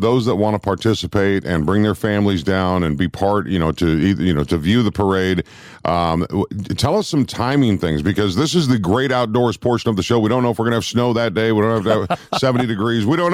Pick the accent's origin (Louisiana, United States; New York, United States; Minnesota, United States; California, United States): Minnesota, United States; also born or lived in Wyoming / Arizona; now in St. Louis, United States; I grew up in Minnesota, lived in Wyoming and Arizona, but man, when I came here, I found out parades are like a professional sport here in St. Louis.